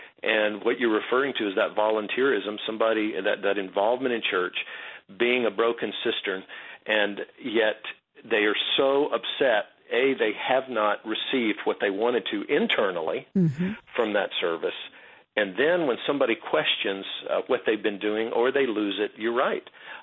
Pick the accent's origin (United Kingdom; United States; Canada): United States; the South; You got to excuse me, I'm from the South, so I'll say, am I scratching where you're itching?